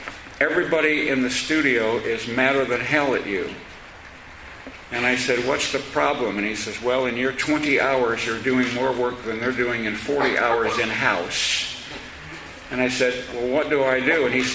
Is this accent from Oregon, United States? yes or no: yes; Lebanon, Oregon, United States; Well, I was born and raised in the Willamette Valley in Oregon, in a little town called Lebanon